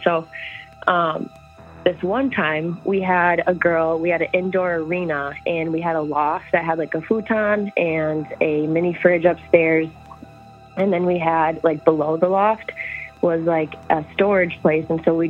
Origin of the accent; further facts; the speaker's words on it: Michigan, United States; I'm from Michigan.